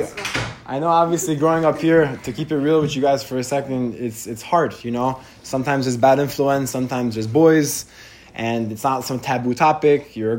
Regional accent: Brooklyn, New York, United States; I know from growing up in Brooklyn myself

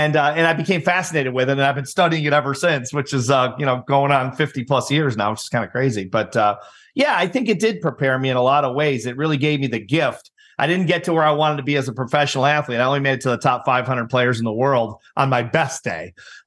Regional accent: Elk Grove, Illinois, United States; I grew up in Elk Grove, which is just a middle class, you know, northwest suburb of Chicago. But so that's not a rich town.

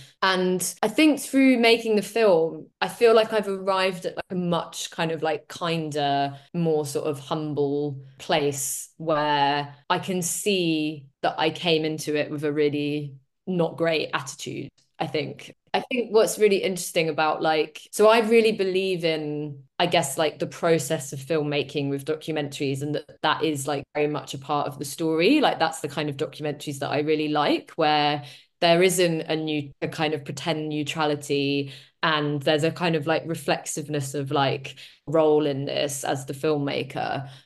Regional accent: London, United Kingdom; now in Folkestone, United Kingdom; So I grew up in London, and then so very much like moved to Folkestone as kind of like a new person.

